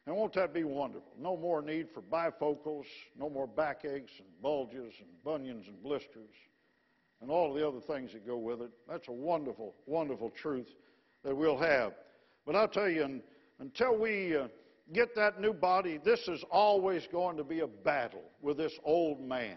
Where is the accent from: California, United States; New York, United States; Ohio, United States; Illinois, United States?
Illinois, United States; I grew up in the suburb of Chicago. You wouldn't know that by listening to me, but I got rid of my accent, all right?